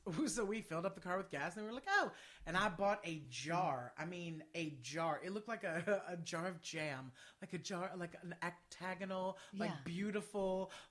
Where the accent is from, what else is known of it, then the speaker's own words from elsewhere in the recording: Lake Charles, Louisiana, United States; I grew up in a city. I did. I grew up, I mean, it wasn't a big city. I grew up in Lake Charles, Louisiana.